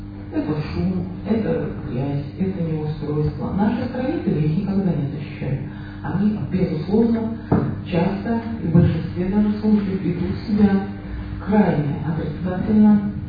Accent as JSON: {"language": "Russian", "town": "Krasnogorsk", "region": "Moscow Oblast", "country": "Russia", "tie": "born there", "said": "Причем я лично родилась здесь в Красногорске"}